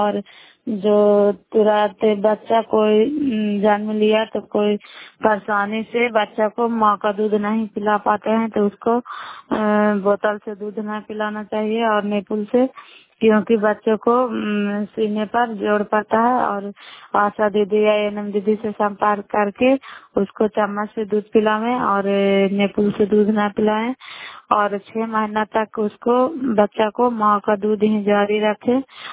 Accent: Bihar, India; नालंदा जिला कराय ब्लॉक की निवासी हूँ।

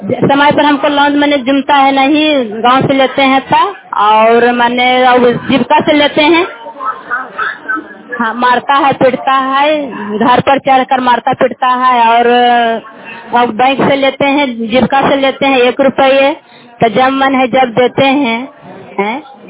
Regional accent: Bihar, India; ग्राम अगार पर, पंचायत मखदुमपुर, जिला नालंदा, कराई परसुराय की निवासी हूँ।

